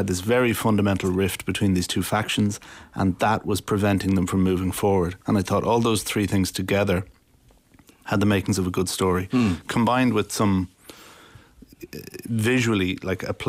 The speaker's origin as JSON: {"language": "English", "town": "Malahide", "region": "Leinster", "country": "Ireland", "lives_now": "Utah, United States", "said": "Malahide."}